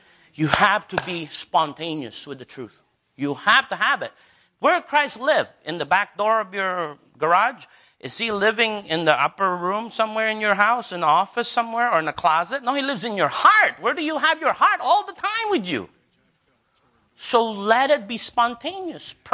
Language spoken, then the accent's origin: English; Texas, United States; I'm from Texas.